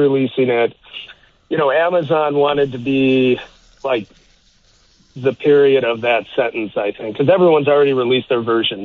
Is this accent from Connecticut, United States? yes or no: no; Chicago, Illinois, United States; And, this is sort of the next one that I'm doing here. And it's fitting because it's, my hometown.